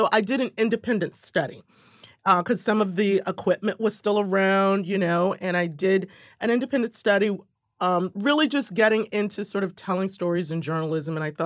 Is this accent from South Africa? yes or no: no; Washington, District of Columbia, United States; And then I grew up in Washington, D.C.